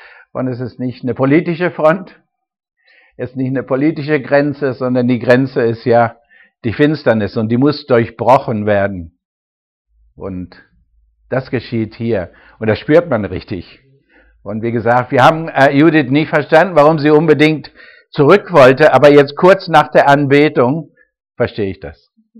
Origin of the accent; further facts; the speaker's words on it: United Kingdom; German is a second language; Ich bin auch Ausländer, ich bin Inselaffe. Ich komme aus Britannien und Deutsch ist nicht meine Sprache